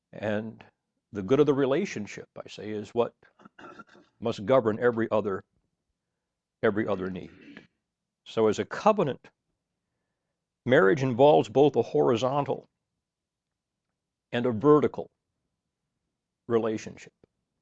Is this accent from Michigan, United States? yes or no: yes; Michigan, United States; I was born and raised in Michigan, and Sandra was born and raised in Florida.